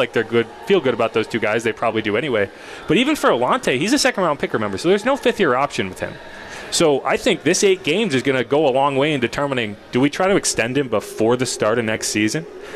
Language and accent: English; Connecticut, United States; And I grew up in Connecticut. I watched a lot of Giants seasons that went exactly like this, right?